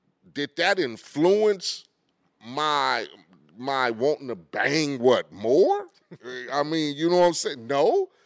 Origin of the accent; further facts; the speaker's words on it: Compton, California, United States; also born or lived in Lynwood; I grew up in South, you know, we had a house in, I want to say, Linwood area. When I was a kid, maybe about 4 years old, you know, everything was great. And, you know, but once my parents got divorced and we moved to Compton and I was around 6 years old